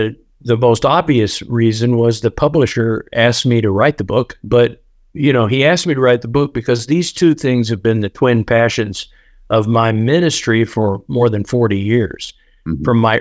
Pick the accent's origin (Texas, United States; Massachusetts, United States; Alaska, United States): Alaska, United States; Fairbanks; No, I was in Georgia, but I am from Fairbanks, Alaska originally.